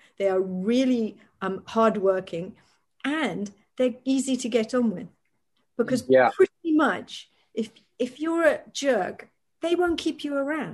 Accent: United Kingdom; clocked that I was actually British. I think I said something on the way out that was, you know, my usual accent.

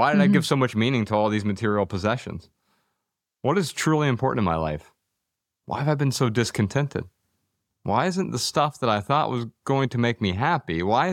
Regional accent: Dayton, Ohio, United States; You know, I grew up really poor. I was born in Dayton, Ohio, and a lot of drug abuse, alcohol abuse, physical abuse in the home that I grew up in.

